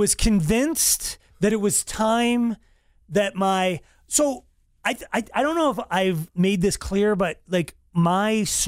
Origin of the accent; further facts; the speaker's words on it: Longmont, Colorado, United States; And I remember growing up in Longmont, not having a lot of money, not having a Red Lobster, going, someday I'm going to go.